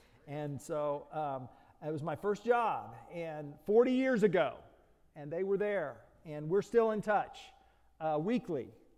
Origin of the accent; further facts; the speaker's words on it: Tulsa, Oklahoma, United States; When I grew up in Tulsa, Oklahoma, he was on staff at the church